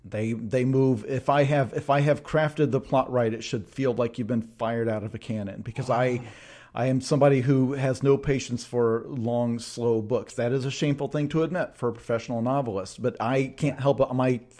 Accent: Australia; I grew up in Australia

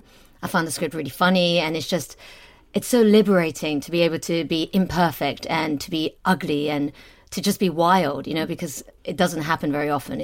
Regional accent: London, United Kingdom; I grew up in London and I faced racism.

